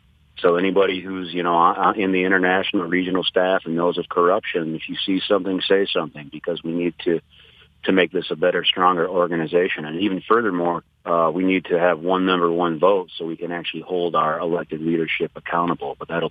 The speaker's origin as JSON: {"language": "English", "town": "Flint", "region": "Michigan", "country": "United States", "tie": "born or raised there", "said": "You know, I grew up in Flint. I've been poor most of my life"}